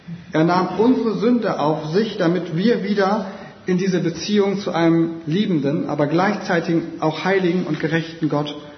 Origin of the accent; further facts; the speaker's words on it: Northern Germany, Germany; Und ich komme aus Norddeutschland, aber ganz aus dem Westen.